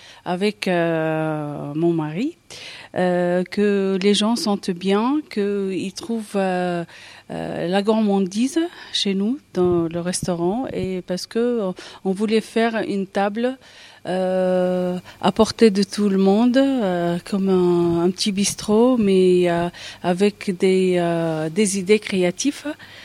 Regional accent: Lebanon; now in France; Je suis française depuis 6 ans, mais d'origine libanaise, bien sûr.

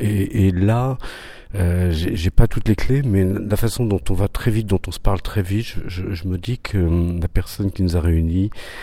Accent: Normandy, France; Alors, je viens de Normandie.

